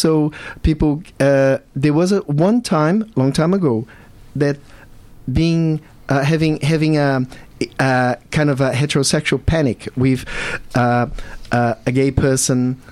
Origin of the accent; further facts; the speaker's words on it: Belo Horizonte, Minas Gerais, Brazil; I'm from Belo Horizonte, which is the third largest city.